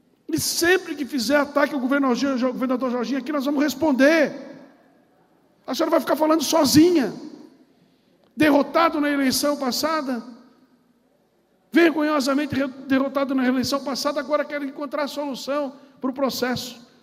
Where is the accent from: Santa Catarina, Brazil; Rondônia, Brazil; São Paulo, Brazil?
Santa Catarina, Brazil; Blumenau; Nós somos de Blumenau, nós somos do Vale do Itajaí.